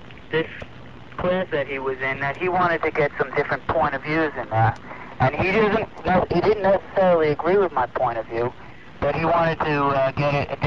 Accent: Long Island, New York, United States; I'm from Long Island, New York.

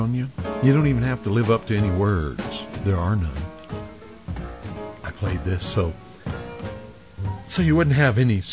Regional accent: United States; I'm an American, and I have the freedom of speech.

